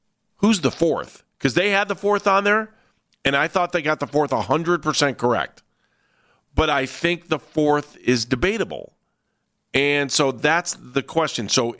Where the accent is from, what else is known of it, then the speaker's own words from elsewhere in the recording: Cleveland, Ohio, United States; I'm from Cleveland.